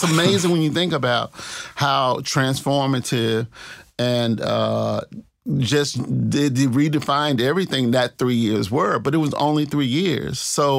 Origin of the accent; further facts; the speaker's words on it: Mississippi, United States; also born or lived in Tupelo, Mississippi; I grew up in the Delta, in the Mississippi Delta. I grew up kind of in two places. I was born in Tupelo, Mississippi, which is decidedly not in the Delta, Northeast Mississippi.